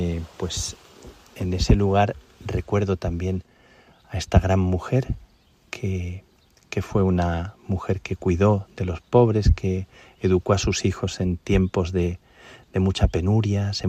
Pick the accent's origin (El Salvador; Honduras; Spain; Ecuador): Spain; estando aquí en España, estando en mi tierra